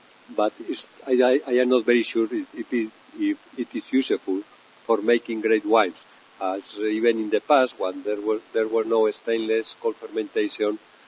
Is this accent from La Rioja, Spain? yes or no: yes; La Rioja, Spain; English is a second language; I am from Rioja